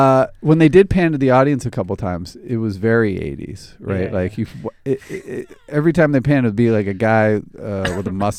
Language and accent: English; Illinois, United States; He references Illinois. Yeah. I'm from Illinois.